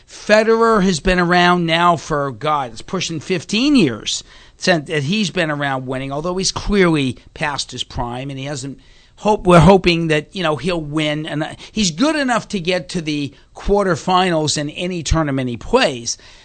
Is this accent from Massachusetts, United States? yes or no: yes; Boston, Massachusetts, United States; I mean, I grew up in Boston in the 60s when the Celtics won 8 straight world championships.